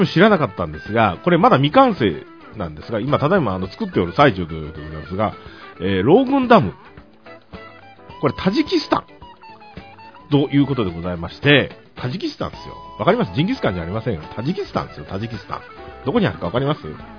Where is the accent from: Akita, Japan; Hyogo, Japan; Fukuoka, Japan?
Fukuoka, Japan; 私が私は出身が福岡ですから、ダムといえばやっぱり真っ先に思い浮かぶのが夜明けダムですね。